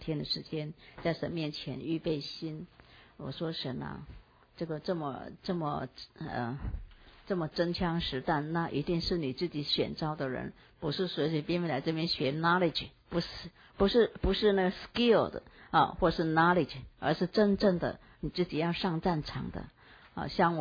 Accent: Taiwan; 台湾是可以说是我们土生土长的地方。

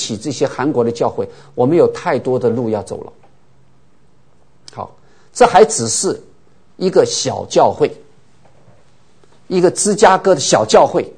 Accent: China; 在我们中国人，我到各处去问哈

